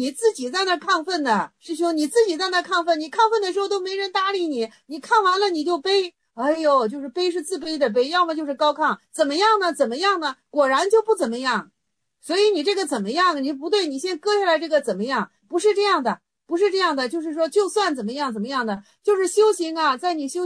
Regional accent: China; 我们中国人就是看

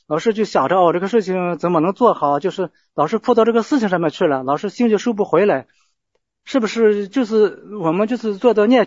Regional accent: Hunan, China; 我是湖南这边的，

